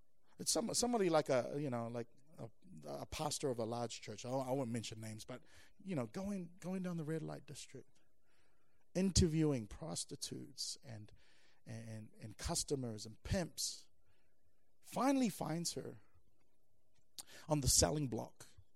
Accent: New Zealand; I grew up in Samoa, as a Samoan. I grew up in New Zealand, but I grew up as a Samoan.

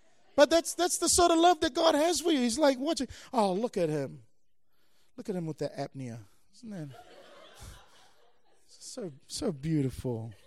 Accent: New Zealand; I grew up in Samoa, as a Samoan. I grew up in New Zealand, but I grew up as a Samoan.

